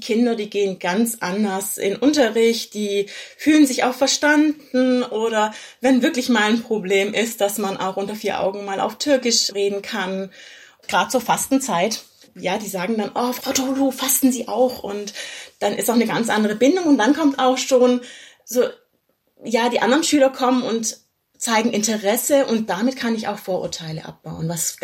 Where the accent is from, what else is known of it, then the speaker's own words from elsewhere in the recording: Stuttgart, Baden-Württemberg, Germany; Und wir sind 6 Geschwister und wir sind auch alle hier geboren und auch hier aufgewachsen im Raum Stuttgart.